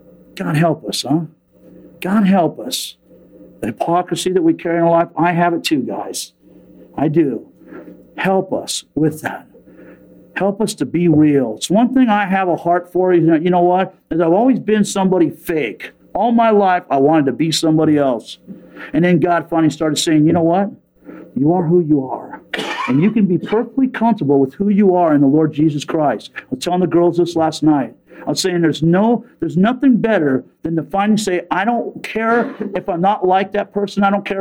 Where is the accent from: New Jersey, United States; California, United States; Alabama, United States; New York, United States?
California, United States; San Diego; I come from San Diego, sailor capital.